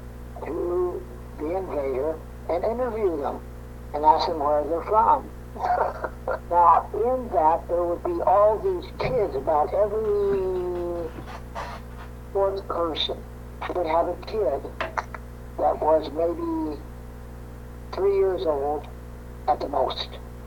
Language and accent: English; El Paso, Texas, United States; there was a young guy from my hometown of El Paso, Texas